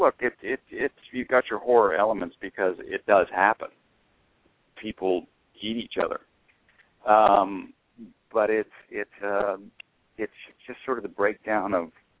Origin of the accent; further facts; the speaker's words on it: Atlantic Beach, Florida, United States; I grew up near Jacksonville, I grew up in a little town called Atlantic Beach